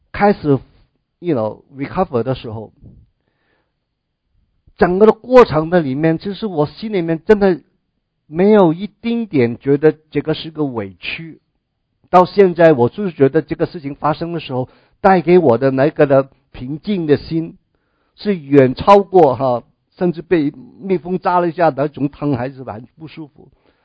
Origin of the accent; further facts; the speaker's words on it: China; 就好像我们中国人拜偶像一样